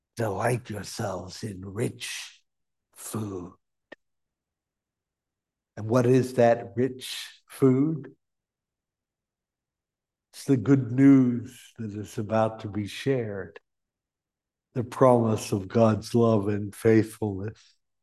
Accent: West Virginia, United States; also born or lived in Pittsburgh; Growing up in West Virginia, we had y'all, which is the second person plural. Moving to Pittsburgh, I discovered yins, which is the second person plural.

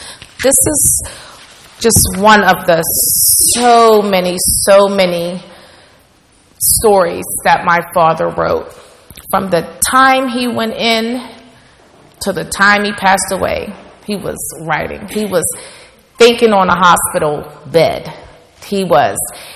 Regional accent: Homewood, Pennsylvania, United States; also born or lived in Wilkinsburg; our schools growing up in Homewood and Wilkinsburg.

